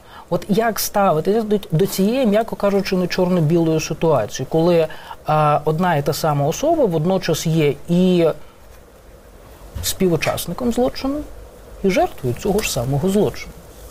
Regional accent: Kharkiv Oblast, Ukraine; це на Чугуївщині, моя рідна Харківщина

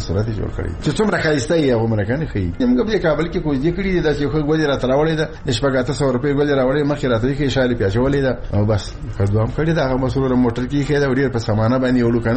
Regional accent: Logar, Afghanistan; موږ د لوګر دی خلکو

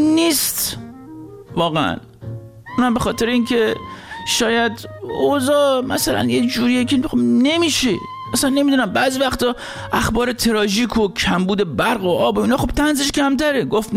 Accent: Rasht, Gilan, Iran; من خودم چون رشتی هستم

